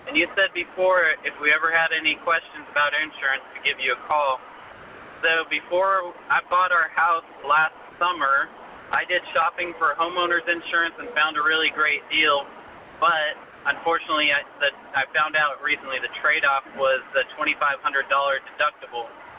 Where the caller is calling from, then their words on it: Texas, United States; I'm calling from Texas, and this is post-Wintergeddon or whatever they're calling it that just happened here